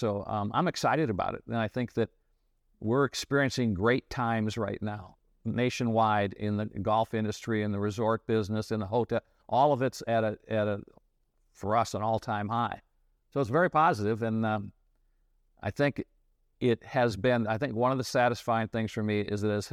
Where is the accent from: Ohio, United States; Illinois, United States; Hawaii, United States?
Illinois, United States; I grew up in the Midwest in Illinois, went to a small state school in Illinois, graduated from there, met my wife there.